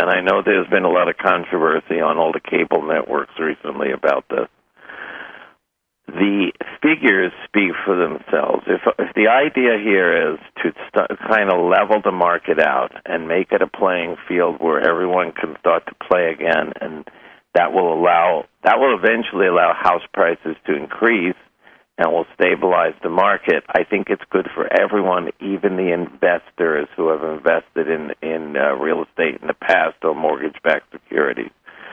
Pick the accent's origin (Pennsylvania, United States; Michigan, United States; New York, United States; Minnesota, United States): New York, United States; I'm originally from New York. We taught to be skeptical.